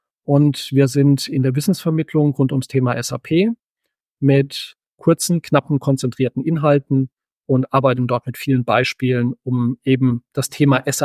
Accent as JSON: {"language": "German", "town": "Heidelberg", "region": "Baden-Württemberg", "country": "Germany", "said": "bin aus Heidelberg, 50 Jahre alt, verheiratet, zwei Kinder"}